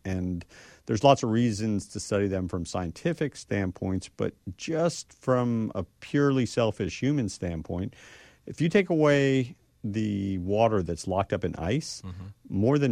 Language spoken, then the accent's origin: English; Florida, United States; the bottom line was I grew up in South Florida, so part of it is just circumstances where you're surrounded by water